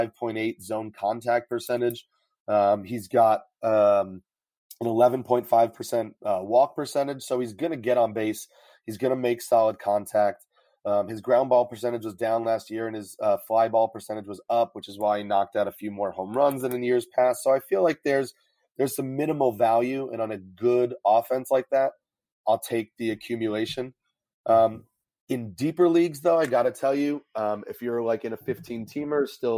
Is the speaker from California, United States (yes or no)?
no; New York, United States; I'm from New York, so the Yankees are on all the time.